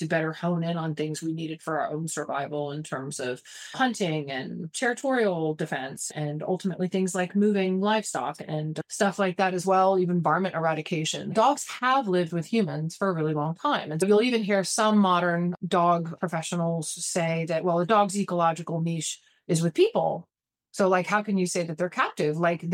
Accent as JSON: {"language": "English", "town": "Atlanta", "region": "Georgia", "country": "United States", "tie": "born or raised there", "said": "when I was growing up in Atlanta, in a major city"}